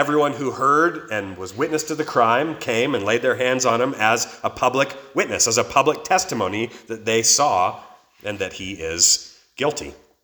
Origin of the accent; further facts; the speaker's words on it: California, United States; also born or lived in Placerville; in a town called Placerville, California, and I lived and was raised in a small town nearby, but I was born in Placerville.